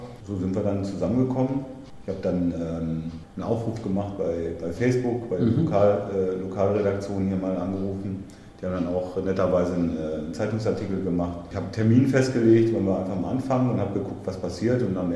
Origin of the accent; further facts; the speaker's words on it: Lünen, North Rhine-Westphalia, Germany; now in Selm, Germany; Also erstmal kam es dazu, dass ich nach Selm gezogen bin. Ich komme eigentlich aus Lünen und wir haben hier in Selm nochmal gebaut.